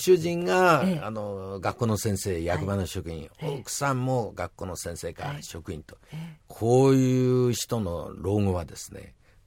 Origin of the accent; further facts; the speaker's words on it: Yamagata, Japan; 私も山形県の庄内平野ですから、